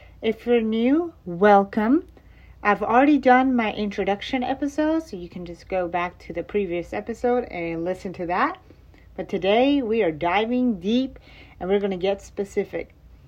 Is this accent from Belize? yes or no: no; Iran; I am from Iran, and that doesn't happen there, okay?